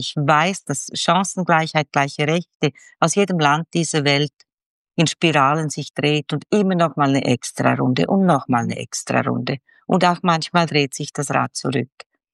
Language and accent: German; Schwyz, Switzerland; Ich hatte eine Ahnung, ich bin im Kanton Schwyz aufgewachsen